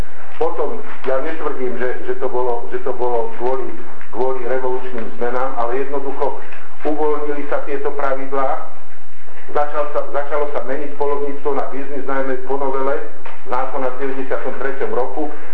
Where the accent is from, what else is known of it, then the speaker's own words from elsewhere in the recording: Žilina Region, Slovakia; u nás na Slovensku napríklad Žilinský kraj, odkiaľ ja som